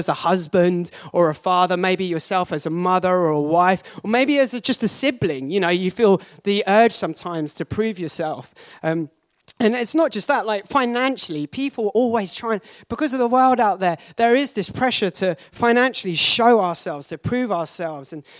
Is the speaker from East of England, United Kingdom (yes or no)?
yes; Watford, East of England, United Kingdom; And I'm born and raised in Watford.